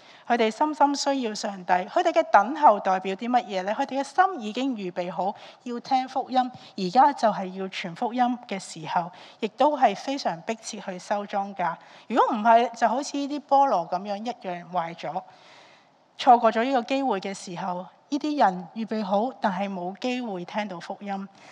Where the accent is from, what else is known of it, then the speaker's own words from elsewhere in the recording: Hong Kong; 但我对我们香港人来说应该很难明白一个整个禾场都是熟了的小麦或者稻米的情况